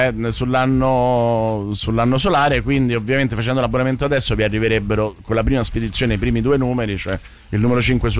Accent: Slovenia; lo dico da sloveno come lui

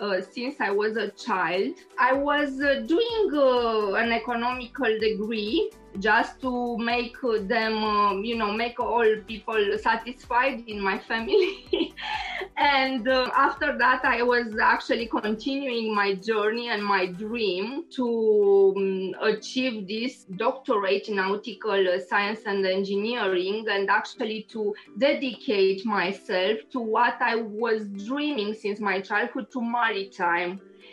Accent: Romania; English is a second language; now in Liverpool, United Kingdom; I am Romanian, but my profession was making me to see all the world during different projects. And I choose Liverpool because I love Liverpool from my childhood.

